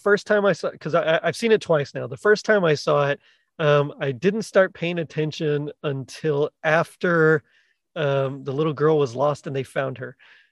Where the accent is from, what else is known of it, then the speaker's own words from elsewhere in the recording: Texas, United States; I'm from South Texas, where we're all like, you know, Garcias and Salinas and Rodriguez, you know.